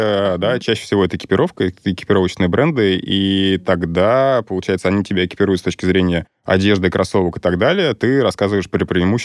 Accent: Moscow, Russia; Из Москвы.

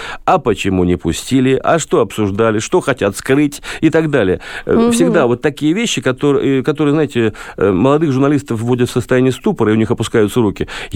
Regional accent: Saint Petersburg, Russia; Петербург оказался, мой родной город, молчаливым в этом смысле городом.

